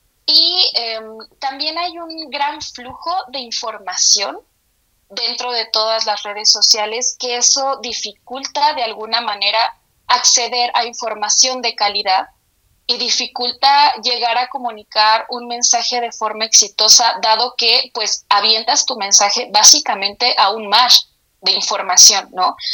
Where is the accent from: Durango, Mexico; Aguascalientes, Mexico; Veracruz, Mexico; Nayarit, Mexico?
Aguascalientes, Mexico; now in Mexico City, Mexico; Yo radico en Ciudad de México, pero soy de Aguascalientes